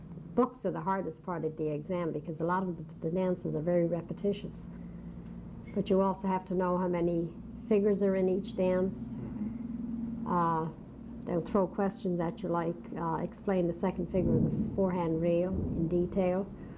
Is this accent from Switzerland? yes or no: no; Dublin, Leinster, Ireland; born there; also born or lived in Hartford, United States; Well, I was born in Dublin, Ireland.